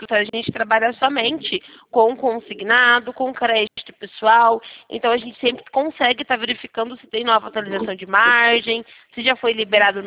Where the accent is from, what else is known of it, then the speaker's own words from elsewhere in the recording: Santa Bárbara d'Oeste, São Paulo, Brazil; Eu sou de Santa Bárbara do Oeste.